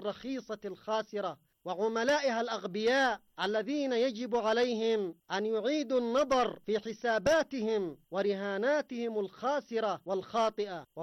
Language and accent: Arabic; Yemen; وفي بلدنا اليمن